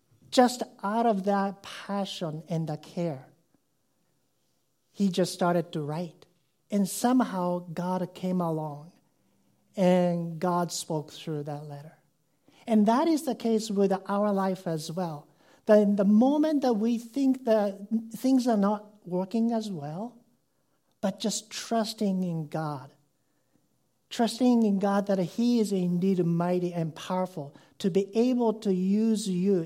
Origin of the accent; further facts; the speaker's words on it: Japan; English is a second language; I grew up in Japan, and in Japanese culture, you know, there are Buddhism and Shintoism, and where I lived nearby, there was a Buddhist temple.